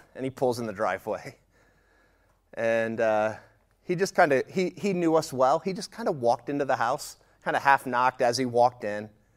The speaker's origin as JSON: {"language": "English", "town": "St. Louis", "region": "Missouri", "country": "United States", "tie": "born or raised there", "lives_now": "Chicago, United States", "said": "I live outside of Chicago now, but I grew up outside of St. Louis."}